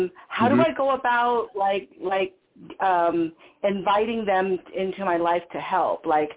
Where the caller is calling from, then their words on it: Anaheim, California, United States; Hi, this is … again from Anaheim.